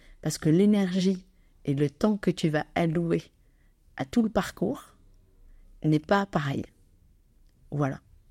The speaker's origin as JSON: {"language": "French", "town": "Casablanca", "region": "Casablanca-Settat", "country": "Morocco", "tie": "born or raised there", "said": "Donc cette année à Casablanca, c'est ma ville natale, pourquoi pas, donc oui, j'y vais."}